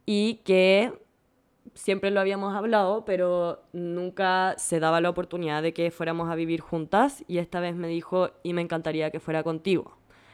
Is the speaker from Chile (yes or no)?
yes; Chile; voy a pasar 3 meses viajando a donde pueda con las visas de turistas que uno no tiene que ni sacar como chileno